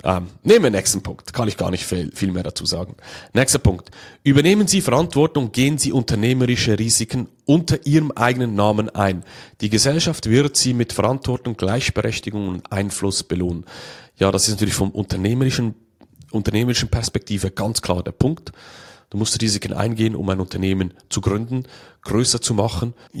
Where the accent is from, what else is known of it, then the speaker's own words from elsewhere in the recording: Switzerland; bei uns in der Schweiz gibt es auch die Berufslehre. Also man lernt das in der Praxis.